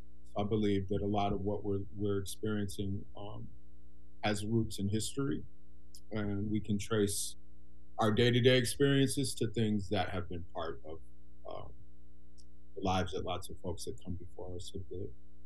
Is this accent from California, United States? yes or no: no; Chicago, Illinois, United States; moved away; also born or lived in Minnesota; I'm from Chicago originally. So I was born in the early childhood years in Chicago. And then I moved around a lot around the Chicago area, lived in some smaller cities in Illinois, Joliet, Springfield. And then my family relocated to Minnesota.